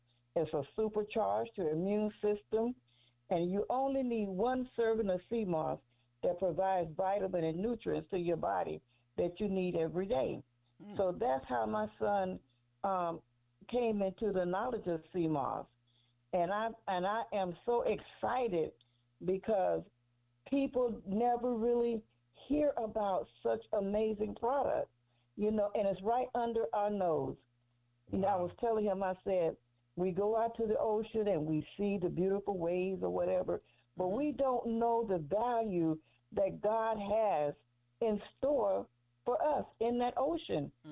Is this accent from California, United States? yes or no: yes; San Pablo, California, United States; from San Pablo, California.